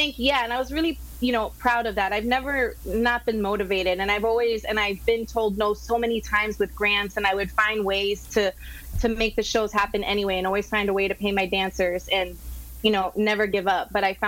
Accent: Miami, Florida, United States; I'm from Miami and born and raised here.

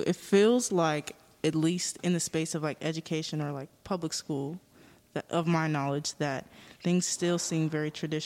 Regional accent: Anchorage, Alaska, United States; I'm from Anchorage, Alaska

